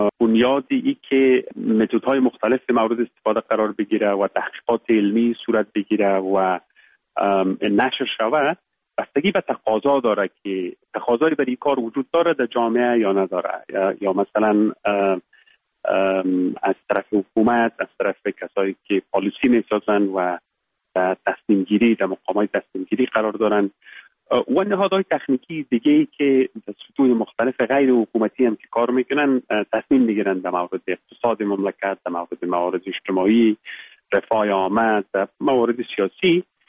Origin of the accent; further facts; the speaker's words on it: Baghlan, Afghanistan; born there; moved away as an adult; also born or lived in Kabul; ما در ولایت بغلان متولد شدیم، یکی از ولسوالی های خوست و فرنگ نام داره. صنف 7 مکتب یا صنف 8 مکتب و بعد در لیسه استقلال کابل در خواندیم. زمینه تحصیل مساعد شد که بعد از صنف 12 بیاییم به انگلستان،